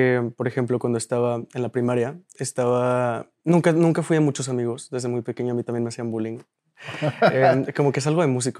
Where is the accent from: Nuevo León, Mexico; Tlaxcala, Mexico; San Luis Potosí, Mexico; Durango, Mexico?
Nuevo León, Mexico; Monterrey; born there; Nací aquí en Monterrey